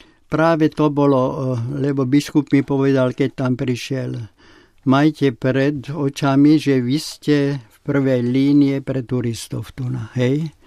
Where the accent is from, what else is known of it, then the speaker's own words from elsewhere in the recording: Trnava Region, Slovakia; born there; Naša výša, kde som sa narodil, je 0 na Žitnom ostrove. U Bratislavy, nedaleko od Bratislavy.